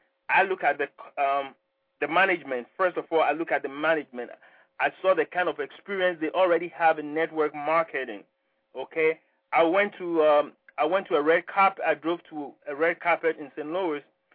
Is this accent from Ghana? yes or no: yes; Ghana; now in United States; I'm originally from Ghana, West Africa. I came to the United States many years ago.